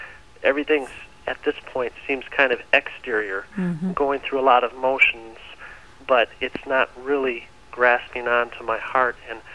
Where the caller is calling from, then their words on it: Michigan, United States; I'm calling from Michigan.